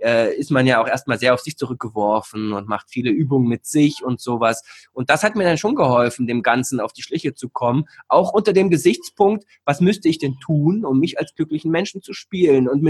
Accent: East Germany, Germany; meine Anfangsjahre, ich komme aus der DDR, da war es auch teilweise ein bisschen düster und grau um mich rum

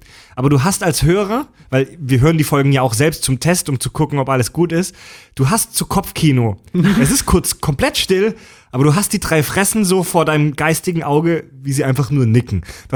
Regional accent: Baden-Württemberg, Germany; Ich werde meine Ferien verbringen zu einem großen Teil in Baden-Württemberg, in meiner Heimat.

